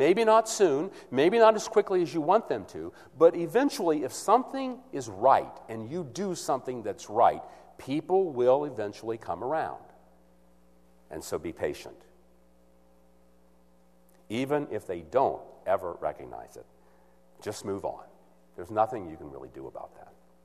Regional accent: the South, United States; Some people don't like me because I'm from the South, and they're not.

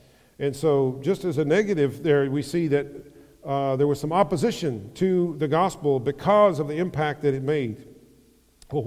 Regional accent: Tennessee, United States; When I grew up in Tennessee, we used to say, if the good Lord's willing and the creek don't rise.

